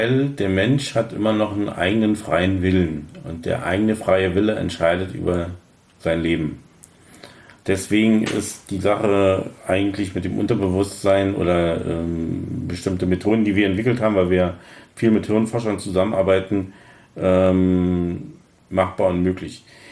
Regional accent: Berlin, Germany; 52 Jahren in Berlin geboren, also bin also ein waschechter Berliner und auch in Berlin groß geworden. Wie gesagt, wohne seit vielen Jahren in Berlin, habe meine Heimatstadt auch nicht verlassen

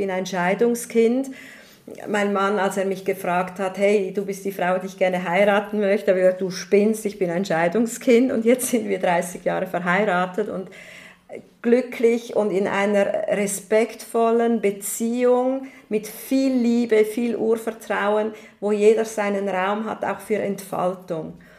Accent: Switzerland; Ich bin Schweizerin

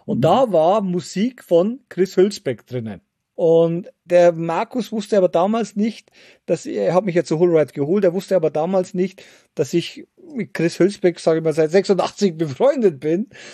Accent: Bavaria, Germany; Ich komme aus dem Bayerischen Wald, ja. Wo ich sage, ich bin auf 100 Einwohner Kuhdorf aufgewachsen.

